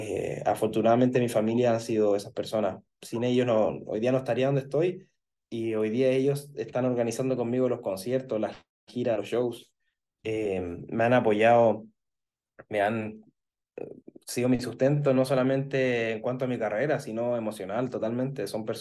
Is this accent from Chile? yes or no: yes; Chile; como soy de Chile, tengo que comer chile